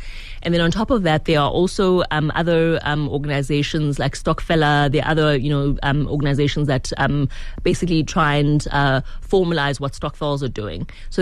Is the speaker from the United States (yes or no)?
no; Soweto, Gauteng, South Africa; I grew up in Soweto.